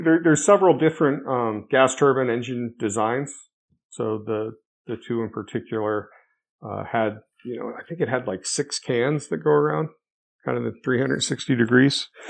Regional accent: California, United States; I grew up in California, so you'd not have much experience working with a union at all.

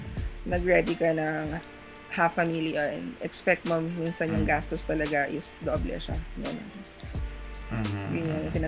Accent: Batangas, Calabarzon, Philippines; taga-Batangas kami.

